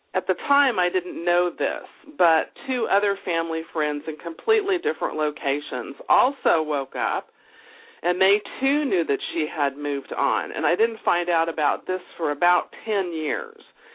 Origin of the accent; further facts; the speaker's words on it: California, United States; When I was about 15 years old, I come from California